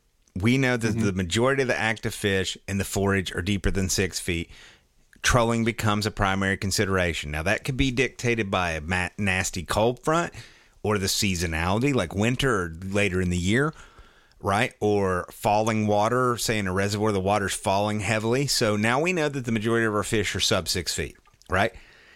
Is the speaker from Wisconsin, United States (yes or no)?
yes; St. Germain, Wisconsin, United States; we're from St. Germain, which is like the scummier version of Minocqua, if I don't say so myself.